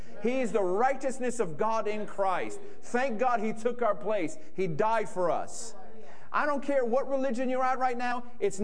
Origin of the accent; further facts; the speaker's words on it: Bronx, New York, United States; I grew up in the Bronx. I acted like a kid from the Bronx.